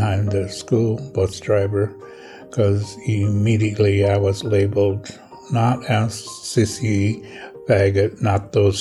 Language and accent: English; Reno, Nevada, United States; born there; now in Bay Area, United States; I was born here in Reno, and I live in the Bay Area.